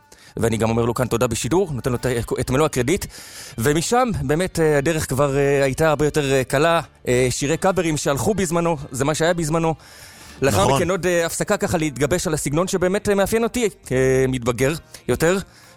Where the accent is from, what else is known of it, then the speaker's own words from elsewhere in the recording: Jerusalem, Jerusalem District, Israel; אני גדלתי בירושלים, בירושלים בקודש.